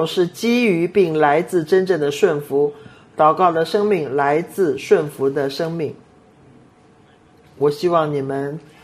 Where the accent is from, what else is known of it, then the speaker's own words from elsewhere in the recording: China; first language Cantonese; Chinese is a second language; now in United States; 我是中国人，但是我都忘了中文了。来到美国这么多年，那时候已经有来了美国几十年了，都忘了我的中文，